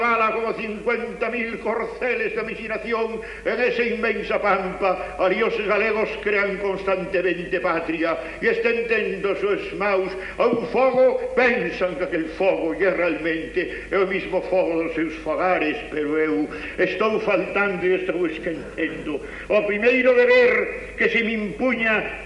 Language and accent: Galician; Ourense, Galicia, Spain; porque a miña terra de Orense en son da Rúa dos Zapateiros, despois chamada da Rúa da Paz, na terra de Orense todos aplausa menos o magisterio